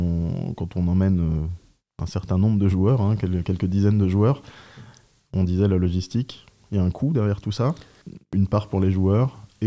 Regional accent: Thonon-les-Bains, Auvergne-Rhône-Alpes, France; Tous les trois, on vient de Thonon, on joue à Thonon.

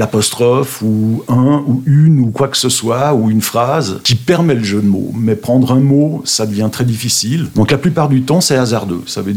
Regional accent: Switzerland; now in Évian, France; je suis suisse et qu'il y a certainement quelques jeux de mots que j'ai faits qui sont peut-être compris que par les Suisses. Je ne peux pas le savoir, ça fait que 7 ans que j'habite à Évian.

